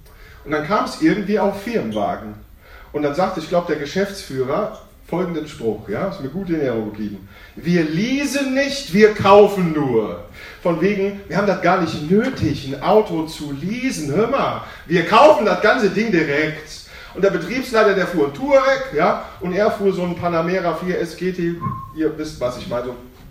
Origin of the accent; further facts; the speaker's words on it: Albstadt, Baden-Württemberg, Germany; Ich weiß nicht, wie das bei euch in Abstadt ist, da wo ich herkomme